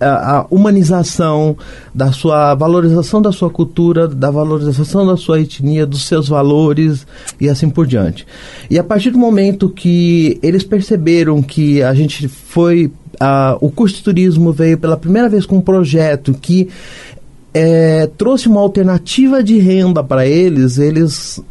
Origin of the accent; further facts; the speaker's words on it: Curitiba, Paraná, Brazil; eu venho do estado do Paraná, da cidade de Curitiba